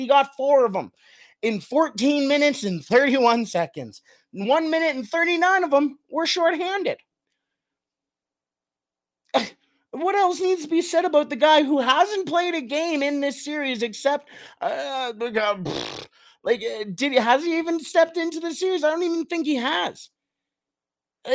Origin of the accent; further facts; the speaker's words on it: Edmonton, Alberta, Canada; I'm from Southside Edmonton.